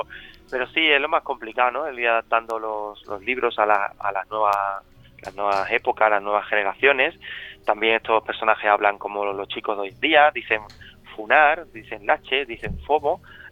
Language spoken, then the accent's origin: Spanish; Carmona, Andalusia, Spain; now in Madrid, Spain; Digo que soy sevillano, ¿no? Soy carmonense y muy orgulloso de mis raíces, de ser andaluz, de ser español